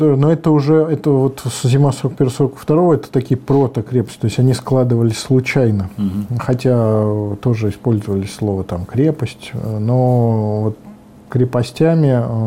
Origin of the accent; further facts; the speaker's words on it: Tashkent, Uzbekistan; Вот в моем родном городе, да, Ташкент.